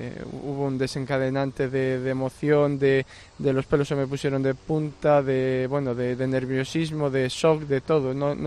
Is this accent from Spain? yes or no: yes; Meira, Galicia, Spain; esta es mi parroquia, yo soy de Meira y aquí, bueno, surgieron varios episodios en la vida de mi familia.